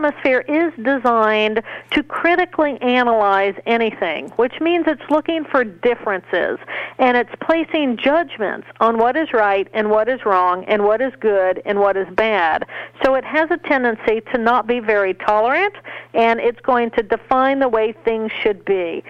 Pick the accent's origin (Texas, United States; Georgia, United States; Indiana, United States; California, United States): Indiana, United States; Terre Haute; Papa was an Episcopalian minister while I was growing up in Terre Haute.